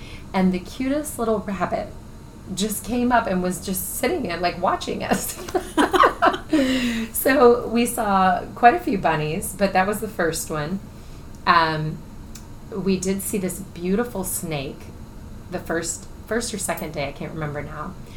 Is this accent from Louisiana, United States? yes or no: no; Florida, United States; But I grew up with that in Florida too.